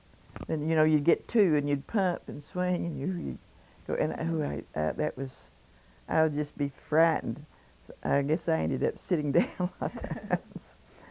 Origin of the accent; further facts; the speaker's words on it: United States; I grew up here in Knight County, just about 2 miles up from here.